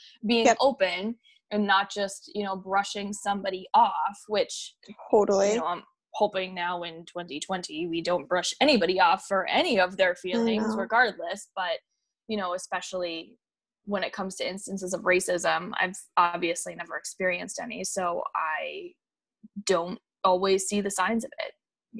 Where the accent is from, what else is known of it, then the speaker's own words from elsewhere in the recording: New Hampshire, United States; growing up in New Hampshire, where I graduated with 800 kids and three of them were people of color, two of them happened to be twins